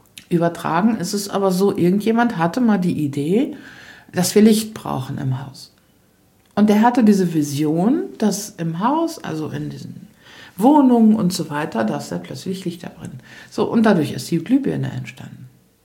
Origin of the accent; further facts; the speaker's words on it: Lower Saxony, Germany; ich komme aus Ostfriesland und das Hotel ist ganz nett.